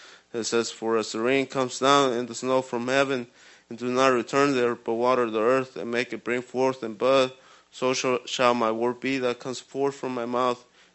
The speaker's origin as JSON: {"language": "English", "country": "Guatemala", "tie": "born or raised there", "moved": "yes", "lives_now": "United States", "said": "growing up in Guatemala, it was hard."}